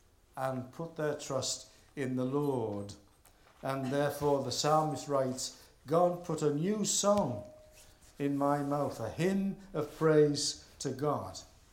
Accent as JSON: {"language": "English", "town": "Hartlepool", "region": "North East England", "country": "United Kingdom", "tie": "born or raised there", "said": "But I was brought up in Hartlepool in a simple Baptist church"}